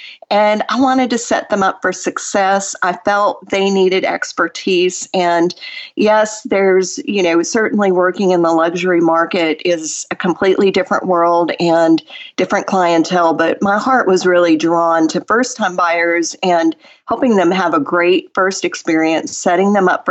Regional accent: Nashville, Tennessee, United States; I'm from Nashville, Tennessee

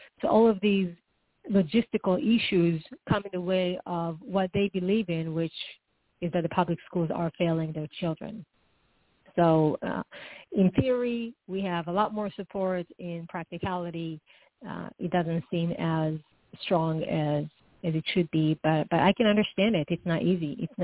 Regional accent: Israel; I'm from Israel, so it's a different name.

